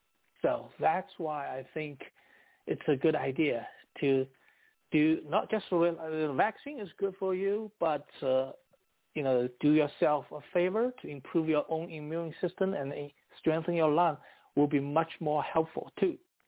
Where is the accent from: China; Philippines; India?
China; moved away as an adult; now in United States; Actually, I come from China, you know, and then I come to the United States to the postgraduate program.